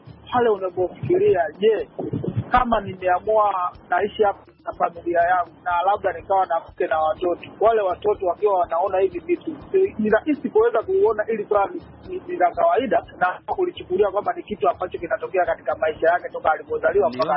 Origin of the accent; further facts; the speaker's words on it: Tanzania; now in United States; maisha niliyokulia kule kwetu Tanzania